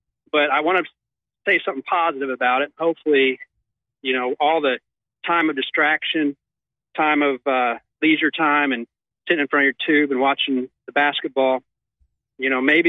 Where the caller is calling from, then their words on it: Orange Beach, Alabama, United States; I'm calling from Orange Beach, Alabama. Work here, live in Florida.